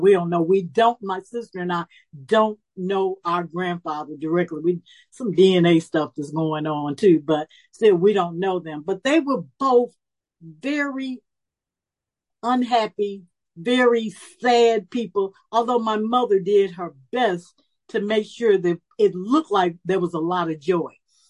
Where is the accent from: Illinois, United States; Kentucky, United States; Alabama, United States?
Illinois, United States; Chicago; Almost always, when I tell other than Black people in Madison that I was from Chicago, they seem surprised that I've never been in a game.